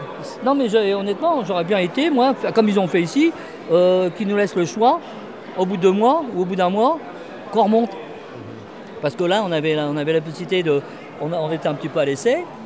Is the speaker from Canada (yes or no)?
no; Le Havre, Normandy, France; now in Marseille, France; Bah, je viens du Havre une première fois.